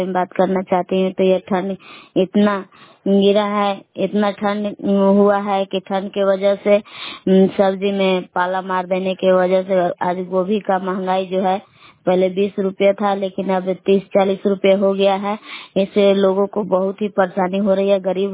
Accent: Belang, Bihar, India; ग्राम बेलांग जिला कैमूर भभुआ के निवासी हूँ।

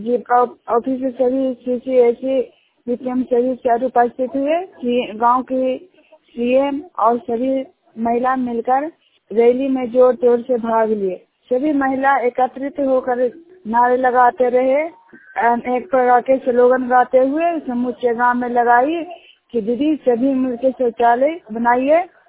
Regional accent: Hilsa, Bihar, India; मैं जूनियर काम कराने वाली हूँ और हिलसा प्रखंड का निवासी हूँ और नालंदा जिला का निवासी हूँ।

